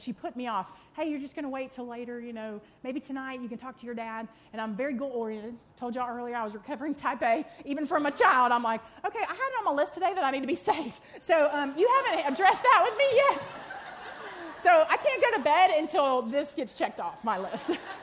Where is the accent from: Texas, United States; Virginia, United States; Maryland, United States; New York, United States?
Virginia, United States; Lynchburg; So I grew up in Lynchburg, Virginia, and my dad was a children's pastor there.